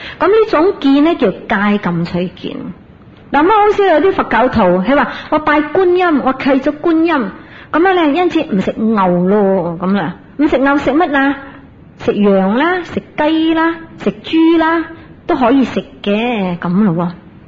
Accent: China; 譬如讲啊，我哋中国人最兴噶啦

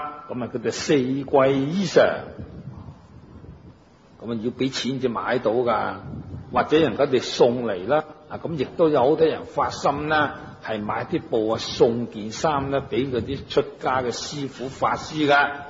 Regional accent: Guangdong, China; 即使住响南方，我哋广东人、广东省啊，热天就当然唔会冻啦

